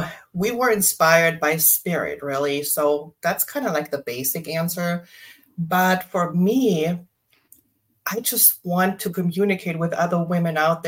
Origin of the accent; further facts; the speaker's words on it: Germany; moved away; I was born and raised in Germany. I have been in this beautiful country for about 25 years.